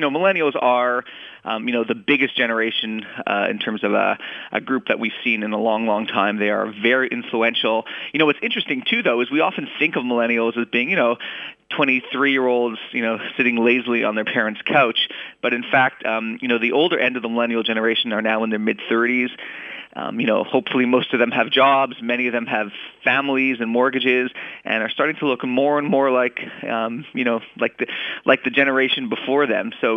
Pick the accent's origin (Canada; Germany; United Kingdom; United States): Canada; I'm actually a Canadian, so although I work in New York, I don't get to vote.